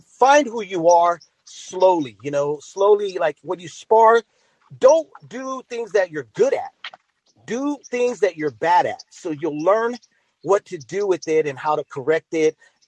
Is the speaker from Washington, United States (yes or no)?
no; California, United States; I grew up in the Bay Area, but I live here in the Valley now.